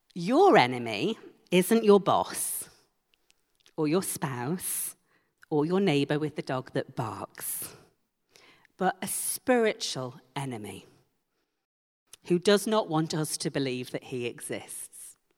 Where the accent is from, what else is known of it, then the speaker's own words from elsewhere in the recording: Leeds, Yorkshire and the Humber, United Kingdom; I went to a United Reformed Church in Leeds, my hometown, and I came to faith there.